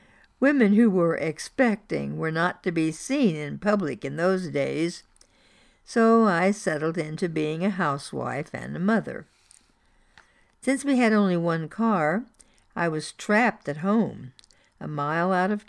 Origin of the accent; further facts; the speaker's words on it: Iron River, Michigan, United States; I was fresh out of high school when I took a job at a children's clothing store in my hometown of Iron River, Michigan, in 1958.